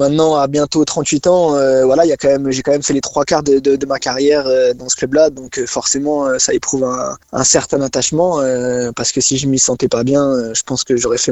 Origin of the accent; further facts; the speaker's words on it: Épinal, Grand Est, France; je suis né à Épinal, j'ai vécu une grosse partie de ma vie à Épinal, ma famille est d'Épinal, ma famille habite encore à Épinal